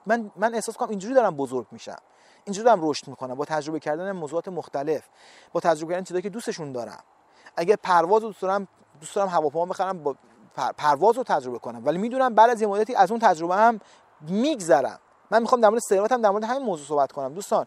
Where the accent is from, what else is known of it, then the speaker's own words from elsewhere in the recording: Iran; also born or lived in Europe; now in United States; وقتی که از ایران اومدم اروپا و بعدش هم امریکا، این اتفاق برام افتاد